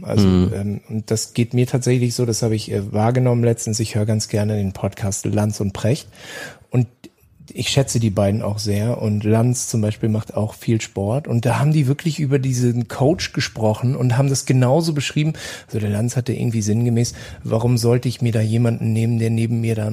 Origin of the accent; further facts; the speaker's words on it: Rostock, Mecklenburg-Vorpommern, Germany; born there; ich lebe ja am Bodensee und ich bin in Rostock geboren